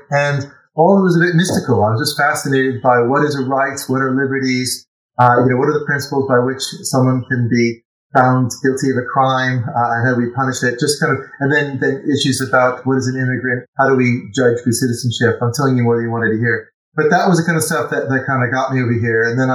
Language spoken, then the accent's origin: English; Litchfield, Connecticut, United States; The oldest law school in America is not far from my hometown, Litchfield.